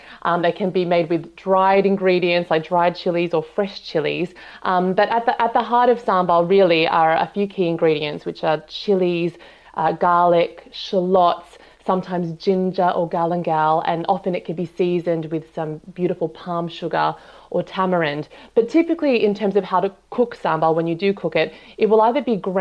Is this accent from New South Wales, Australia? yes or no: yes; Sydney, New South Wales, Australia; I grew up in Sydney, Australia. And as you mentioned before, I have an Indonesian father and an Australian mother.